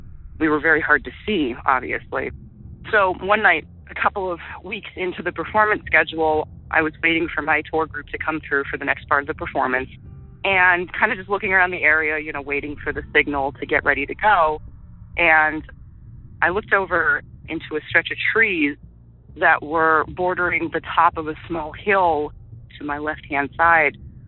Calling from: Massachusetts, United States; Hi, I'm calling from Massachusetts.

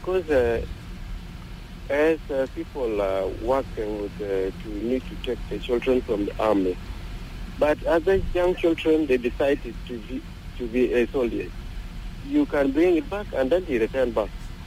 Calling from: Juba, Central Equatoria, South Sudan; I'm calling in Gudele 2, yeah.

